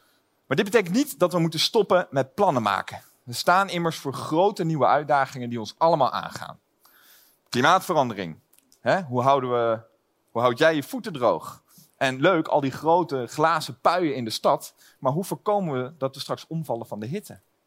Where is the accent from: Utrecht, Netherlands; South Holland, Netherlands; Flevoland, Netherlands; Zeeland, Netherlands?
Flevoland, Netherlands; Lelystad; Ik kom zelf uit Lelystad. Het perfecte voorbeeld van de stad als bouwpakket.